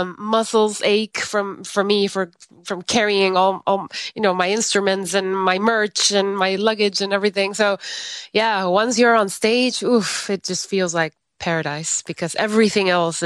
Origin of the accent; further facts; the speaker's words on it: Guatemala; moved away as an adult; now in Los Angeles, United States; I'm born and raised in Guatemala. So that's another thing about me is that I sing in English and Spanish.